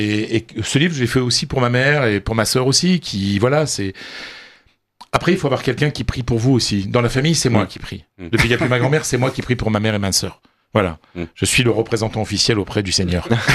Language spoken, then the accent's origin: French; France; c'est aussi un livre sur notre culture à nous en tant que Français.